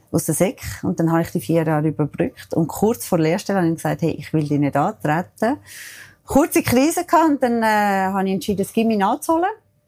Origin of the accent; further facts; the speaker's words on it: Zurich, Switzerland; ich als Zürcherin. Ich habe damals in Bülach geschafft und ich bin halt wirklich der Zürich-Mensch. Ich bin da aufgewachsen.